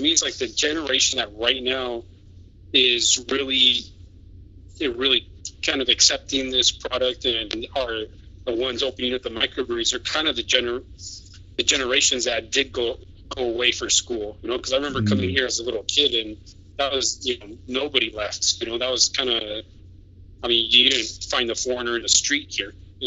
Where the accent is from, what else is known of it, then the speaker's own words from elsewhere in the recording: California, United States; also born or lived in Oregon; now in Spain; You know, I grew up in California. And I didn't get into microbrews until I actually moved to Oregon.